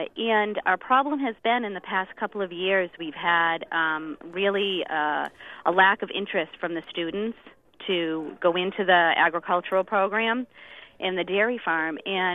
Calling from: Hudson, United States; I'm calling from Hudson. I'm on the school board in Hudson

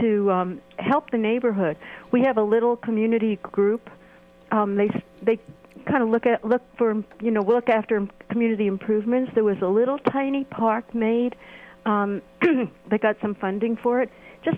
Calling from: San Francisco, California, United States; Yeah, I'm calling from the Portola, which is different than Portola Drive or whatever it's called. We're kind of wedged in between the Biz Valley and the Excelsior and the Bayview.

